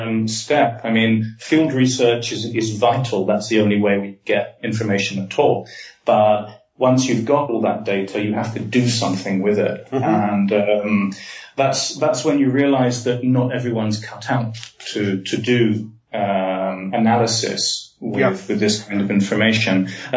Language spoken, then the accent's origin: English; United Kingdom; accent: British; moved away; I stopped being so British. I suppose my voice is still very British, but I started a new life in a new culture and in a new language.